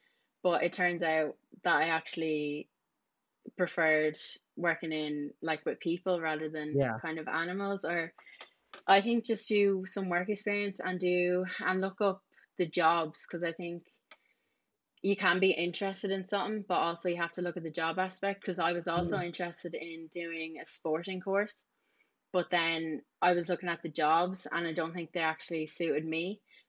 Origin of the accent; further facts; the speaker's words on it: County Wexford, Ireland; like I'm from Wexford